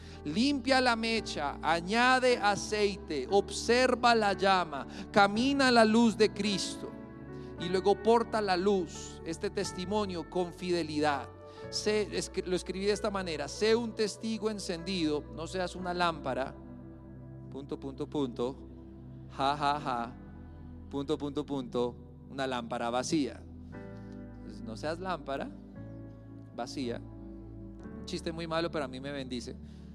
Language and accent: Spanish; Champerico, Retalhuleu, Guatemala; born there; es que yo nací en Champerico y eso suena ají y eso suena duro